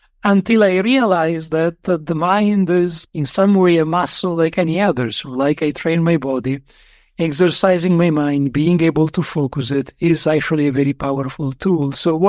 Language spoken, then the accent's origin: English; Italy; born there; English is a second language; My personal story is that I was born in Europe, in Italy. So I grew up with a classic Western frame of mind.